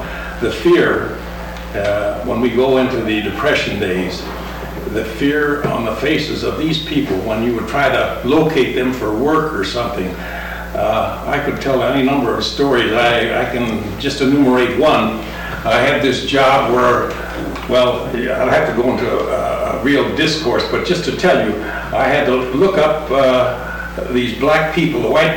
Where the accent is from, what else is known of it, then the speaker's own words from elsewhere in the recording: St. Louis, Missouri, United States; I think I grew up in St. Louis. I was born and reared there. Spent about 32 or 33 years there, in the 20s, the 30s, and the 40s.